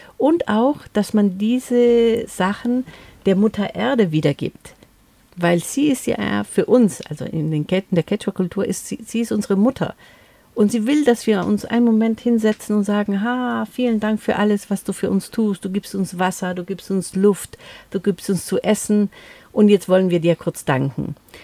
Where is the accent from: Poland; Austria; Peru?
Peru; Andes; ich komme aus Peru, aus den Anden